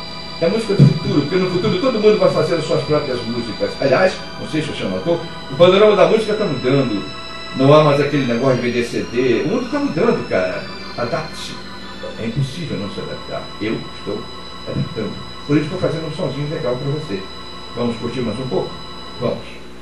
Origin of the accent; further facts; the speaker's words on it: Brazil; Eu sou negro, índio, brasileiro e português. Eu sou muito brasileiro.